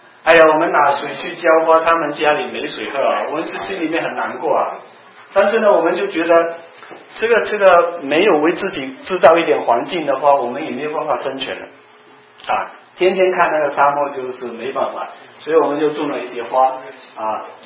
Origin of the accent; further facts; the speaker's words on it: Malaysia; 我们在马来西亚，我是在马来西亚长大